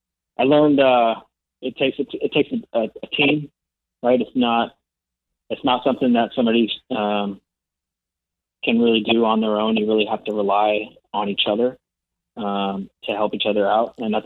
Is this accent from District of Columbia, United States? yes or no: no; Stockton, California, United States; now in Roseville, United States; We grew up in Stockton, California